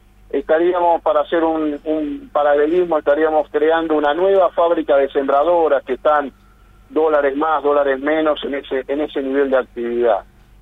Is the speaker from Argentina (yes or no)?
yes; Argentina